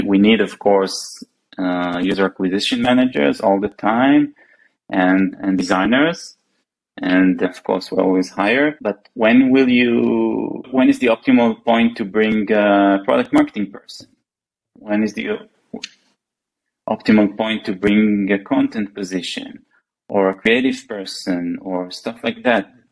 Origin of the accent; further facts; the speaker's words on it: Safed, Northern District, Israel; We were both born and raised in Tzfat, and we went to school together.